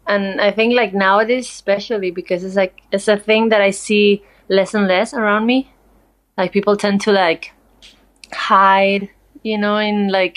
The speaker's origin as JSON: {"language": "English", "town": "Madrid", "region": "Community of Madrid", "country": "Spain", "tie": "born or raised there", "also_born_or_lived": "Barcelona / Sevilla", "second_language": "English"}